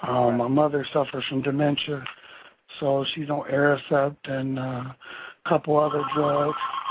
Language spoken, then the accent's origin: English; Akron, Ohio, United States; I'm from Akron, Ohio